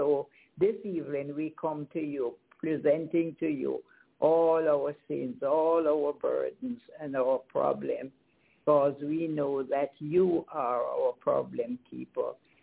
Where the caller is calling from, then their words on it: Kingston, Jamaica; I'm calling from Kingston, Jamaica. Myself here and Sister Annie.